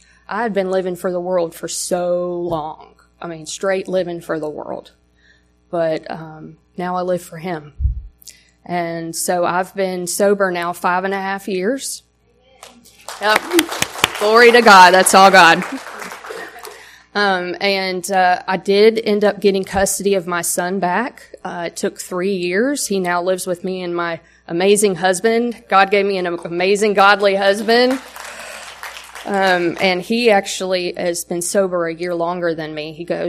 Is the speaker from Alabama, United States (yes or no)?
yes; Troy, Alabama, United States; And I came here in 2018 from Troy, Alabama. Anybody know where that is? You do? Yeah. South Alabama is where that is.